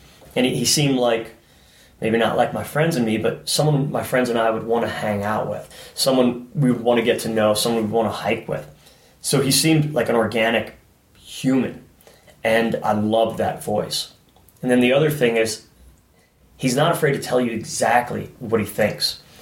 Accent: Long Island, New York, United States; No, I grew up on Long Island.

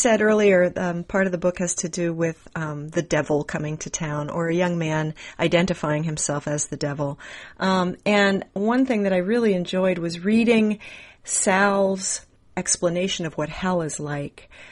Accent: Newark, Ohio, United States; I'm from Ohio. I'm from Newark, Ohio, which is just east of Columbus.

